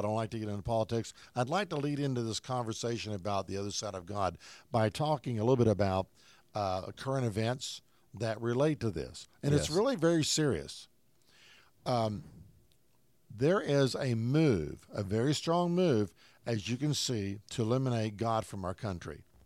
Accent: Nitro, West Virginia, United States; Yeah, my hometown where I grew up.

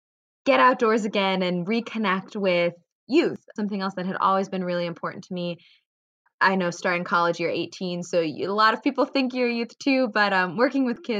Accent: Baltimore, Maryland, United States; Growing up in Baltimore City, there aren't a ton of opportunities for that.

